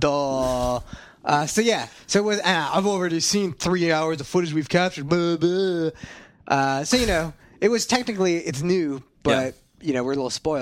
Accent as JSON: {"language": "English", "town": "San Diego", "region": "California", "country": "United States", "tie": "born or raised there", "said": "I grew up in San Diego, so I used to go to Comic-Con every year."}